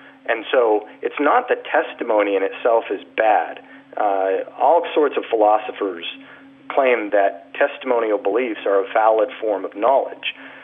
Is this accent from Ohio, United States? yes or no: no; Utah, United States; I think it was more difficult when I was growing up than it might be today.